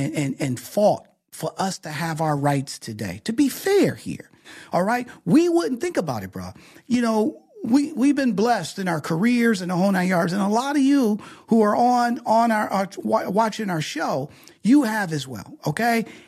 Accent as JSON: {"language": "English", "town": "Detroit", "region": "Michigan", "country": "United States", "tie": "born or raised there", "said": "Remember, I grew up in Detroit."}